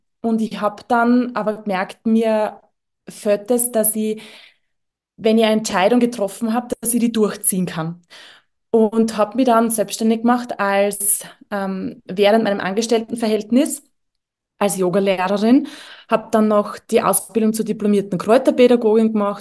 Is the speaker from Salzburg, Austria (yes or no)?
no; Styria, Austria; accent: Styrian; gerade bin ich in der Steiermark und da bin ich auch her. Hört man wahrscheinlich, also ich springe zwischen, ich versuche, dass man mich versteht und meinem Steirer Dialekt.